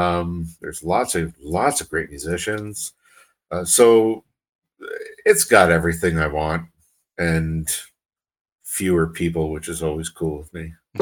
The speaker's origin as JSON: {"language": "English", "town": "Kapuskasing", "region": "Ontario", "country": "Canada", "tie": "born or raised there", "said": "I grew up in Kapuskasing. So for any of your listeners who don't know where that is, just look up and, you know, get yourself up to sort of James Bay and then look down, and right where the trees stop, you'll see Kapuskasing, right on the timber line."}